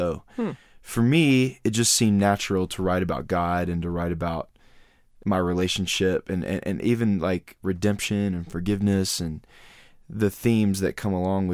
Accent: Nashville, Tennessee, United States; Well, I grew up in Nashville, actually, as a native

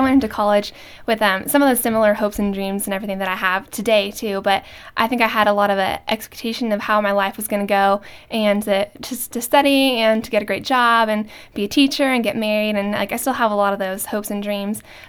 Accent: California, United States; I am from California in the San Francisco Bay Area, and I've been attending Biola University down in L.A.

